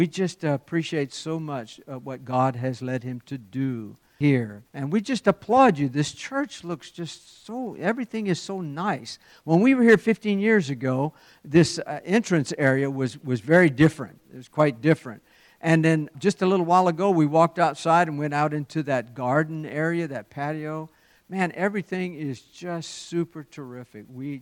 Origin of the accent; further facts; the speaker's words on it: Golden Meadow, Louisiana, United States; I was born and raised on Bayou Lafourche, Louisiana. Anybody ever been to Golden Meadow? I was born in, nobody here, Golden Meadow, Louisiana?